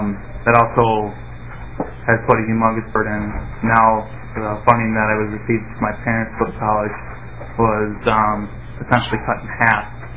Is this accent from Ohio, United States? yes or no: no; Annandale, Minnesota, United States; My family life, I was born and raised in Annandale, Minnesota.